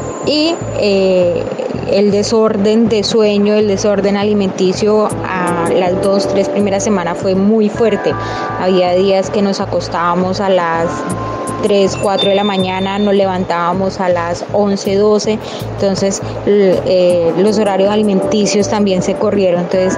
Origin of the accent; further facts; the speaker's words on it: Cimitarra, Santander, Colombia; yo soy de Cimitarra, Santander